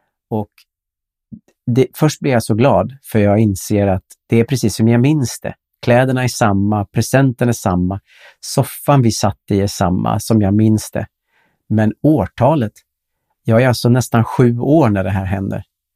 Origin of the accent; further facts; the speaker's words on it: Blixbo, Sweden; sitter i soffan hemma i Blixbo där vi bodde, och det är julafton